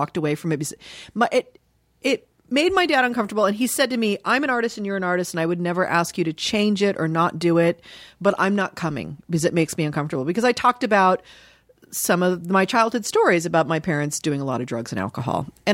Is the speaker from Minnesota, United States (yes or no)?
no; Dayton, Ohio, United States; born there; I was born in Dayton, Ohio. My mom was born and raised in Dayton